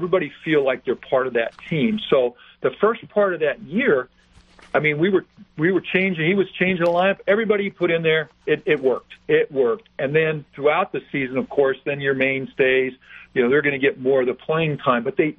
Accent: San Diego, California, United States; I'm from San Diego, and I had been in that stadium many times as a young boy growing up.

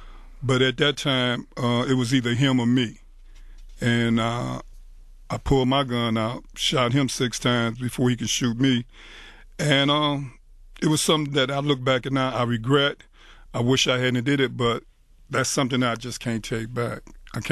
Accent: Highland Park, United States; I grew up in Highland Park from a family of 10.

